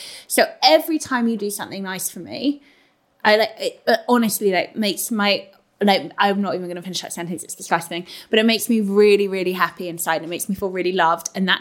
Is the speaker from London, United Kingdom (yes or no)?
yes; London, United Kingdom; now in Northampton, United Kingdom; I'm a Londoner, and like I live now in Northampton with James